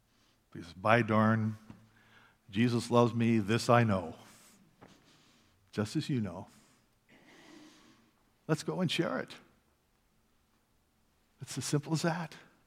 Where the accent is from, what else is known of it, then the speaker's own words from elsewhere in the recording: Pennsylvania, United States; now in Michigan, United States; I grew up in Pennsylvania with around the Appalachian Mountains, and here I come out to the flatlands of Michigan